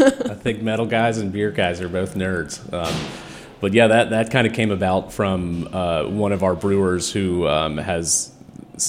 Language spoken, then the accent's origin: English; Tennessee, United States; moved away as an adult; now in Washington, United States; Yeah, I grew up in East Tennessee, mm-hmm. went to school in Nashville, and then moved up here chasing a girl right after undergrad.